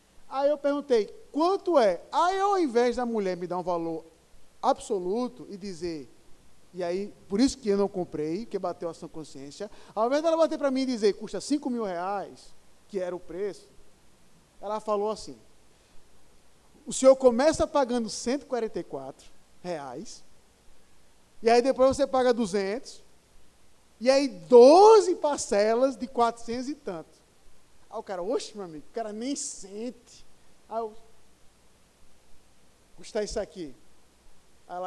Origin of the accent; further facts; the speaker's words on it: Pernambuco, Brazil; E aí eu, como pernambucano, sou tão chato nisso que eu digo assim, há do que se gabar nisso, Pernambuco